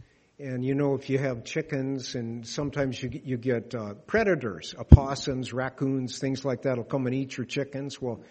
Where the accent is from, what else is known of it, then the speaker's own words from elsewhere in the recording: Illinois, United States; Let's see, I grew up in Illinois, and I worked for a short time after I got out of school as an engineer.